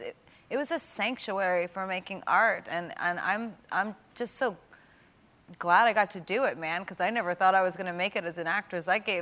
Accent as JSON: {"language": "English", "region": "East Coast", "country": "United States", "said": "And we're both Italian and we're from the East Coast"}